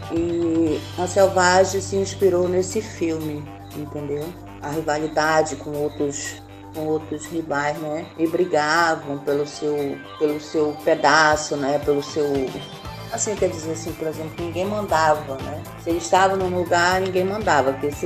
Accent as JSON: {"language": "Portuguese", "town": "Manaus", "region": "Amazonas", "country": "Brazil", "tie": "born or raised there", "also_born_or_lived": "Acre", "said": "Sou de Manaus mesmo, né? Quer dizer, nasci no Acre, mas criada em Manaus."}